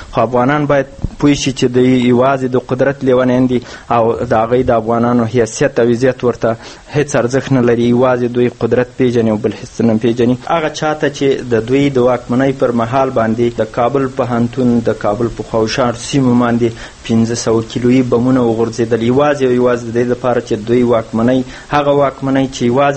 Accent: Afghanistan; موږ او تاسو په دې وطن کې رالوی شو، یو تور راته تور او سپین راته سپین معلوم دی

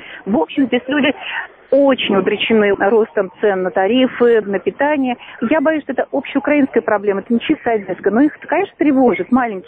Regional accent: Moscow, Russia; accent: Moscow; Вот я тут совершенно не сенсация со своим московским акцентом.

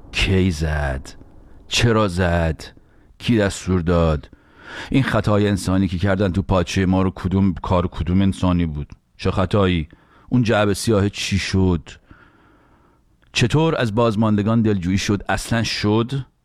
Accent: Iran; واقعا ما چه گناهی کردیم دون ایرانی شدیم تو اون کشور دنیا آمدیم؟

